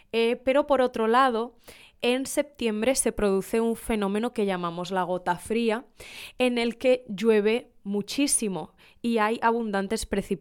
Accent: San Javier, Region of Murcia, Spain; Yo soy de un pueblo que se llama San Javier. San Javier está cerca de la playa, al lado del mar. Es muy bonito, es bastante grande, todavía no es ciudad, pero estamos en proceso.

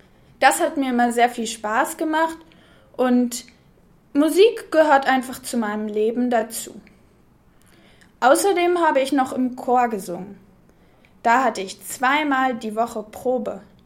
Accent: Lower Saxony, Germany; ich komme aus Niedersachsen. Ich wohne in einer Stadt in der Nähe von Hannover.

